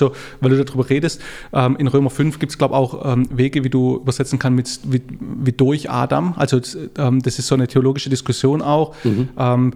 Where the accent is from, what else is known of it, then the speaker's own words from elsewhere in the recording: Baden-Württemberg, Germany; now in Franconia, Germany; Ich wohne ja jetzt in Franken. Das heißt, ich kann halt natürlich sagen, ich bin in Schwaben geboren.